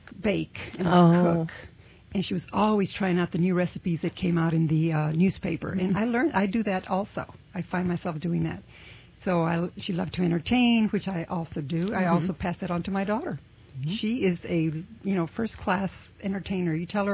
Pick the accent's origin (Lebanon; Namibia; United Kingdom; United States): United States; Texas; We grew up in South Texas. My mother was half Mexican and half English and Scottish.